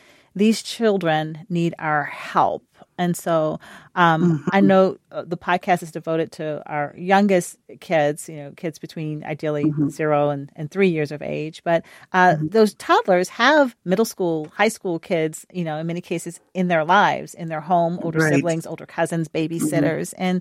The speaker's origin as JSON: {"language": "English", "region": "Virginia", "country": "United States", "tie": "born or raised there", "said": "I grew up in Southern Virginia. And mm-hmm. in kindergarten, in a rural farming community, right?"}